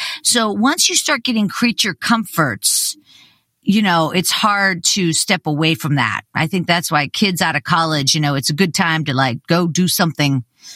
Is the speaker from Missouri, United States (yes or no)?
no; Pittsburgh, Pennsylvania, United States; I'm from Pittsburgh, Pennsylvania.